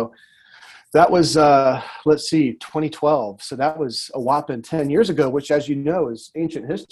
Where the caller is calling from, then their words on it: Fresno, California, United States; I am tuning in from the beautiful state of California with the lowest gas prices in the nation. I'm in Fresno, so we're like right in the middle of California.